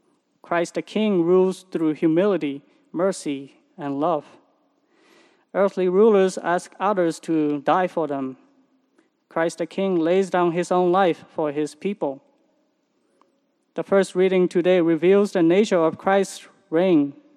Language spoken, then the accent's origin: English; Myanmar; Growing up in Myanmar, my understanding of kings was limited. In school, we learned about the many things of Burma, many kings of Burma in history class.